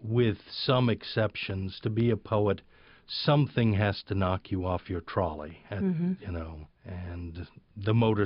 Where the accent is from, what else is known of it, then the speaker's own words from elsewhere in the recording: Beaumont, Texas, United States; also born or lived in New Orleans, United States; Well, I was born in the French Quarter of New Orleans. I was originally raised by my mother and my grandmother. My mother had to run away at a certain point from my grandmother and took me to Beaumont, Texas